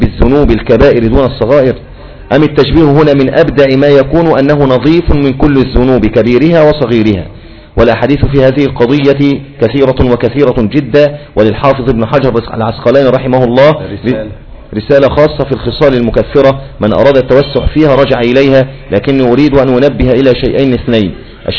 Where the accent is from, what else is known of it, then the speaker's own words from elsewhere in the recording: Syria; وكما يقولون عندنا في سوريا مثلا كده نحط رجلينا نحط رجلينا بمية برد